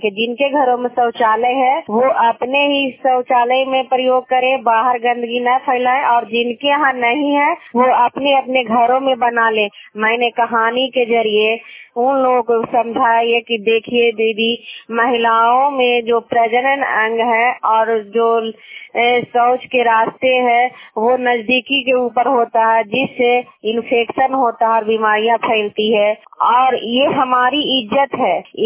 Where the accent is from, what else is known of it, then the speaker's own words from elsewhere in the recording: Gangta, Bihar, India; मैं गंगटा गांव की हूँ और बसनिया पंचायत हरनौत प्रखंड और जिला नालंदा का निवासी हूँ।